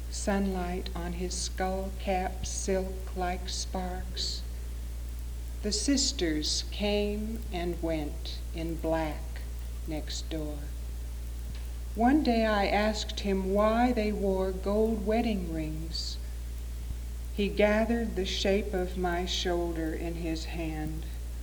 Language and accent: English; Seattle, Washington, United States; I grew up in Seattle with almost daily visits to my grandfather's house.